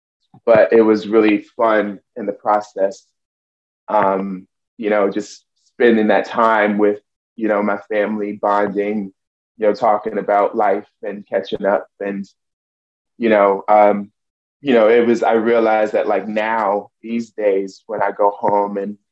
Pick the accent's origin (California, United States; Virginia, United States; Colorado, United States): Virginia, United States; Richmond; So I grew up, I'm from Richmond originally, but my family is sort of rooted in Emporia, Virginia, which is more further south, so more country.